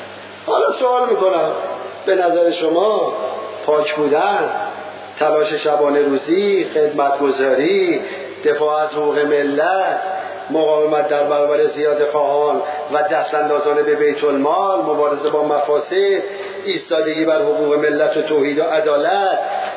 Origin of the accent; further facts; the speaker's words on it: Iran; والا ما ایرانی هستیم، والا بلا ما ایرانی هستیم.